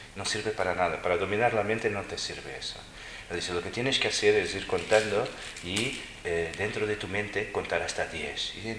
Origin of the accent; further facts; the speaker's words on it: Portugal; Spanish is a second language; que soy portugués. Nosotros nos peinamos mucho.